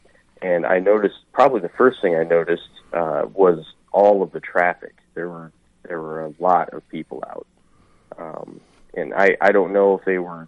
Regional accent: Iowa, United States; I'm from the Community Estate Center, which is just outside of Marshalltown. And just down the road, down Highway 30 from Marshalltown.

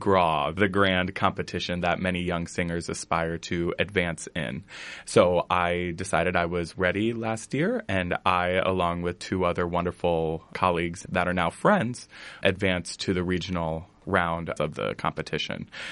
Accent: Van Horn, Iowa, United States; I grew up in Iowa. I grew up in a small town outside of Cedar Rapids, Van Horn

